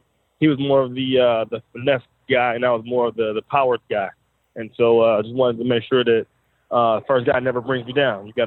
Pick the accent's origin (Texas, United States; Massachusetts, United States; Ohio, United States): Ohio, United States; Akron; Grew up in Akron, Ohio.